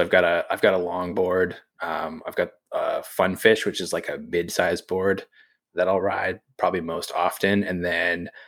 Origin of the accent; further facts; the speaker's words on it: New England, United States; But I grew up in New England and surfed in the wintertime there, and it's just horribly cold